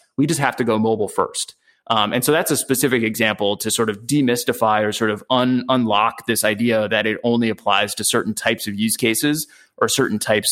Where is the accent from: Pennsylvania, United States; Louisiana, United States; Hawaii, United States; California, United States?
California, United States; San Diego; So I'm from San Diego, California, but I hate surfing.